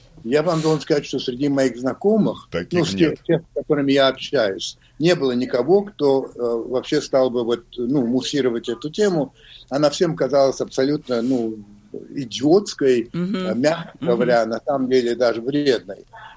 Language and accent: Russian; United States; я вырос в Америке во время Рузвельта.